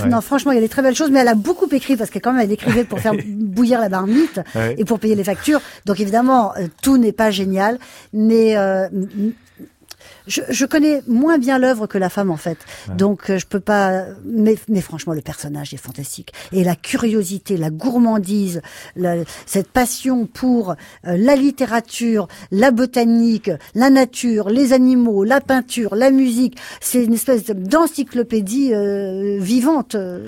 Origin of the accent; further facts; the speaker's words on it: New York, United States; c'est moi l'effet que ça me faisait quand j'écoutais de l'opéra quand j'étais petite à New York.